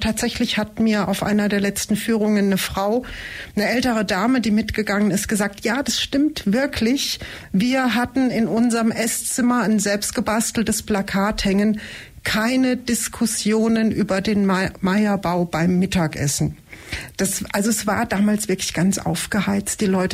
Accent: Bingen am Rhein, Rhineland-Palatinate, Germany; ich bin gebürtige Bingenerin. Ich komme aus dem Tal der Lorelei, deswegen hängt mein Herz auch immer noch einen Ticken mehr am Rhein als an der Donau.

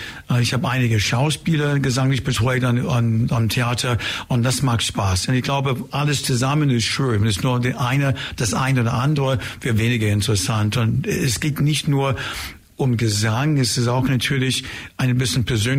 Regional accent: Chicago, Illinois, United States; accent: American; German is a second language; now in Germany; Ich komme aus Chicago. Ich bin seit vielen Jahren hier natürlich, aber ich komme aus Chicago, mein Vater und sein Vater auch, alle aus Chicago.

